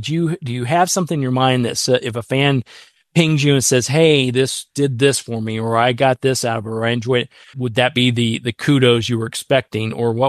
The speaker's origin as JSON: {"language": "English", "town": "Richmond", "region": "Indiana", "country": "United States", "tie": "born or raised there", "said": "even to my hometown of Richmond, Indiana, playing for the symphony"}